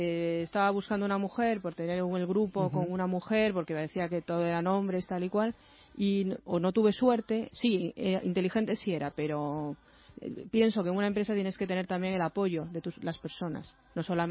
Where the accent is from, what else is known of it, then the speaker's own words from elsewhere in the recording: Spain; como somos españoles y hemos trabajado juntos aquí